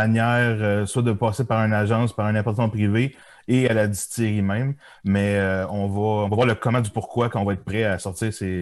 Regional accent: Blainville, Quebec, Canada; also born or lived in Bas-Saint-Laurent; Non, moi, j'ai grandi à Blainville-Sainte-Thérèse.

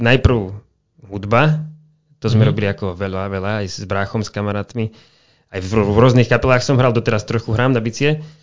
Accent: Čierny Balog, Banská Bystrica Region, Slovakia; Čierny Balok.

